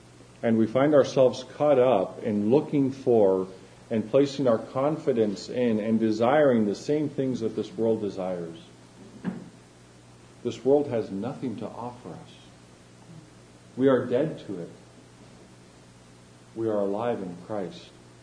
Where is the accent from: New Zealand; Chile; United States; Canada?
Chile; I grew up in Chile, South America, and there's much gray in between the black and white.